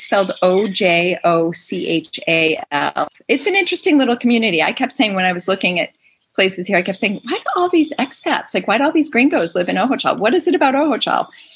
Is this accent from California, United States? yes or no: no; Chicago, Illinois, United States; And I grew up in Chicago, so it was close.